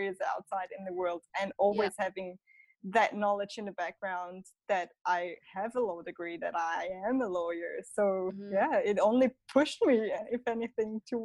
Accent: Switzerland; when I grew up in Switzerland

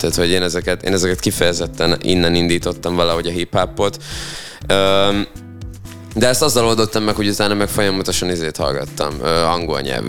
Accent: Szerencs, Borsod-Abaúj-Zemplén, Hungary; also born or lived in Miskolc; az a környezet, ahol én első körben felnőttem, Szerencs környéke, ugye én ott voltam, oda jártam általánosba, és én utána kerültem fel Miskolcra

